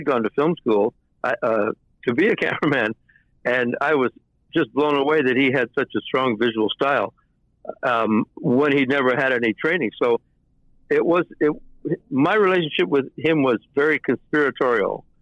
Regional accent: Toronto, Ontario, Canada; this guy's from Toronto. I'm from Toronto.

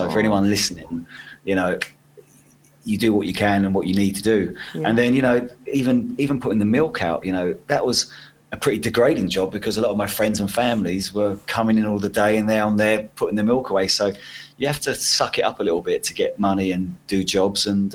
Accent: London, United Kingdom; also born or lived in Middlesex; You know, I grew up in Paddington in London. Great childhood, went to school in Paddington, and I was there till probably 11. And then we actually moved out to Middlesex, yeah.

